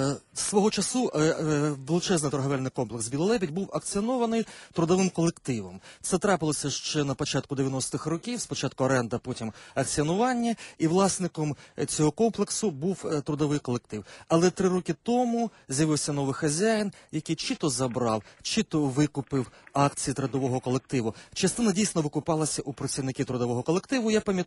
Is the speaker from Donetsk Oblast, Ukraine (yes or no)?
yes; Donetsk, Donetsk Oblast, Ukraine; Я дійсно родом з Донецька